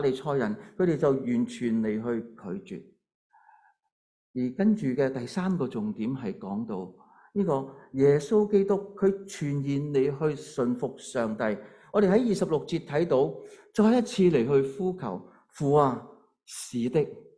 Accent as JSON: {"language": "Cantonese", "country": "China", "said": "在这个的我们中国人成日都父母闹子女的时候呢有一句这样的说话"}